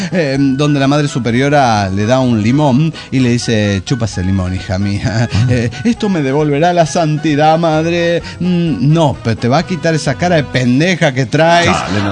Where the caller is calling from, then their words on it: Juliaca, Puno, Peru; de Juliaca, Perú.